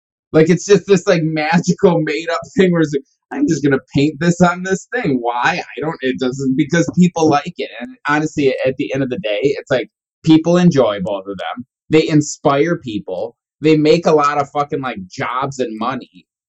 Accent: Wisconsin, United States; now in Charleston, United States; Well, I am in Charleston, South Carolina. I'm originally from Wisconsin, a small town in Wisconsin. And we've been here about 3 years.

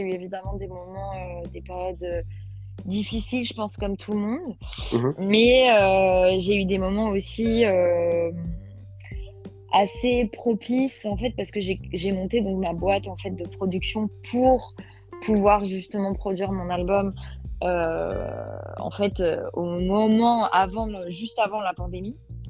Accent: Bordeaux, Nouvelle-Aquitaine, France; j'ai grandi à Bordeaux.

